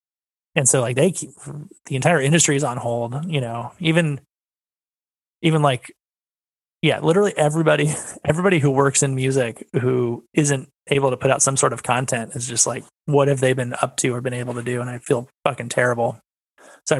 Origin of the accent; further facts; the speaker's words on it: California, United States; now in Nashville, United States; I grew up in Southern California. I mean, it gets gloomy there, but not like I live in Nashville now